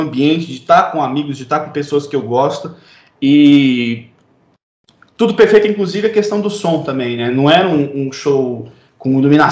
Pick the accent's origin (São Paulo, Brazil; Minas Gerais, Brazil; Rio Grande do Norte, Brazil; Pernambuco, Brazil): Minas Gerais, Brazil; Uberlândia; eu sou de Uberlândia, em Minas, uma cidade que ok, é uma cidade média e tal, mas não é uma coisa tão assim. Não é um celeiro cultural, né? Não é uma coisa que tinha tantos eventos e tal rolando.